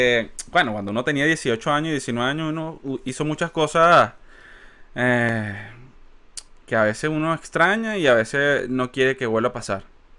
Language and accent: Spanish; Maracay, Aragua, Venezuela; Es que nosotros venimos de Maracay.